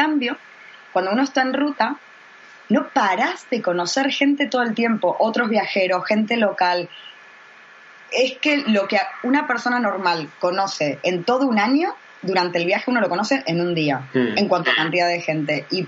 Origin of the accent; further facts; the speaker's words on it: Buenos Aires, Argentina; Porque yo me crié en Buenos Aires.